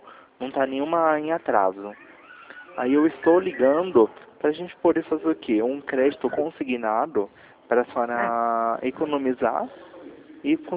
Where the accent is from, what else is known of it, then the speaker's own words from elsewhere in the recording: Campinas, São Paulo, Brazil; eu sou daqui de Campinas